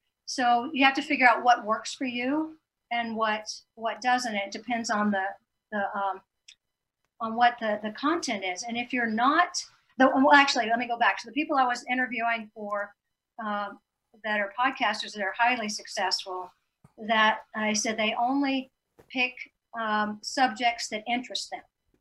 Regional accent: Louisiana, United States; town in Louisiana. So they were making paper. So they were growing the pine trees. So I'm helping my hometown.

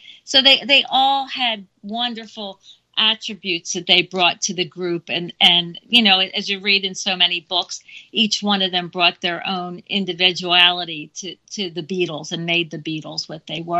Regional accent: Philadelphia, Pennsylvania, United States; First was on September 2nd, 1964, in Philadelphia, my hometown.

